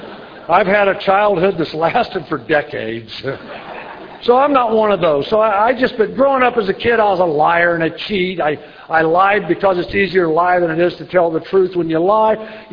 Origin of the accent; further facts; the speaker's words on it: Danville, Illinois, United States; born there; I was born in Danville, Illinois. I had a great childhood. I played sports.